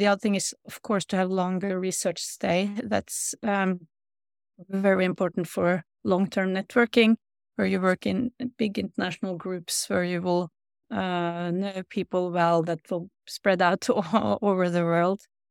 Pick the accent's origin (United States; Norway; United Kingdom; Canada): Norway; English is a second language; So I'm from Norway, so we are, of course, a small country.